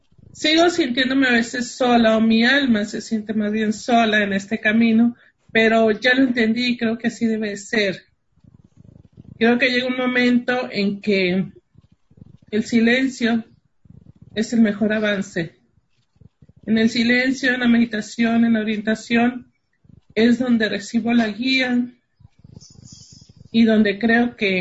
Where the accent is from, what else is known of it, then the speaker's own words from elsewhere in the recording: Tijuana, Baja California, Mexico; de Tijuana.